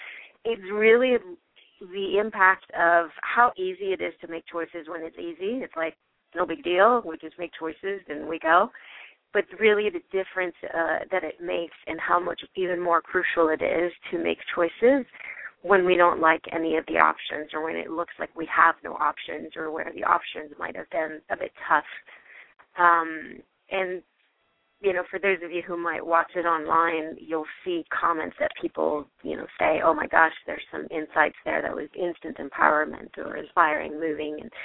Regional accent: Italy; now in United States; I was born and raised in Italy, and I've been in the U.S. now. This year, it'll be 23 years.

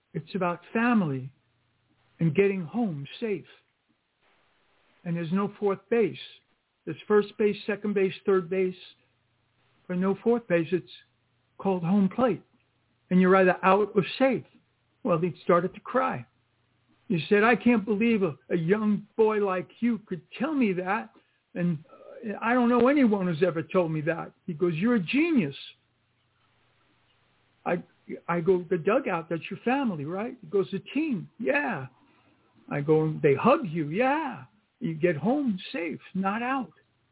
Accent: New York City, New York, United States; And I grew up in the South Bronx near Yankee Stadium.

